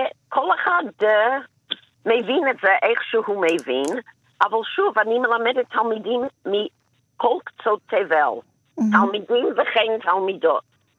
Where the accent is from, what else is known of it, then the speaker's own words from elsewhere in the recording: Jerusalem, Jerusalem District, Israel; אני ירושלמית, 51 שנה.